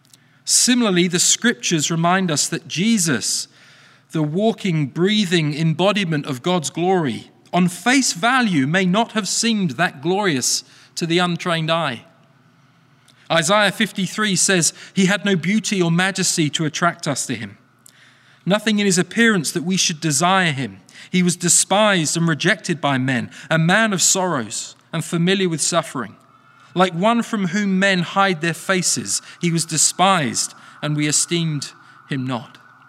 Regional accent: England, United Kingdom; born there; favorite TV shows from my time living in England, which I'm from, if that wasn't already obvious. I was born in England a number of years ago.

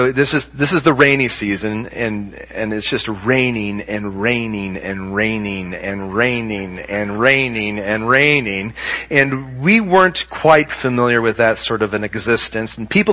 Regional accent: Oregon, United States; Now, I was from Oregon, and I guess we have drainage ponds there, but I don't know that I knew anybody who'd had one in their backyard.

